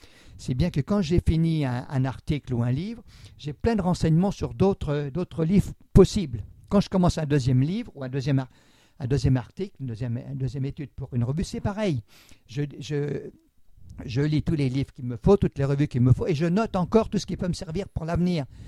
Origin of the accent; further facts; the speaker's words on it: Centre-Val de Loire, France; je suis né en Touraine. J'ai beaucoup vécu en Touraine. Mes parents, mes grands-parents étaient tourangeaux aussi.